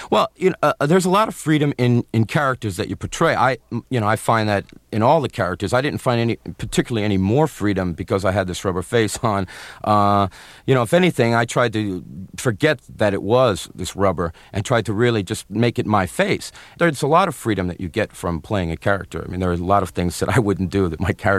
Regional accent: Brooklyn, New York, United States; where I grew up in Brooklyn

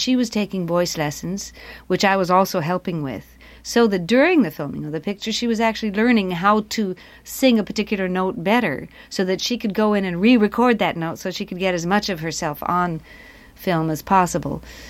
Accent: California, United States; But they almost didn't hire me because they heard that I was from California

